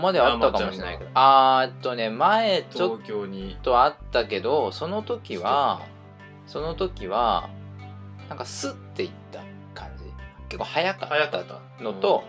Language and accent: Japanese; Fukuoka, Japan; 私なんて九州福岡育ちなんで